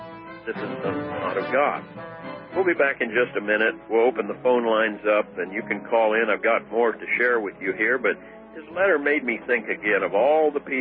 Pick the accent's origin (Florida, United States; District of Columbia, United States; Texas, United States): District of Columbia, United States; Washington; I had an old black friend back in Virginia where I grew up in Washington, D.C.